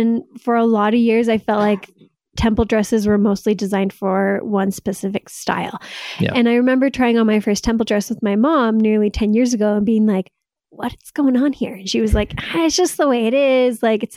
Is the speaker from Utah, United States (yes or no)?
yes; Salt Lake City, Utah, United States; also born or lived in New York; I'm from Salt Lake mostly. Uh-huh. Lived in New York for a few years.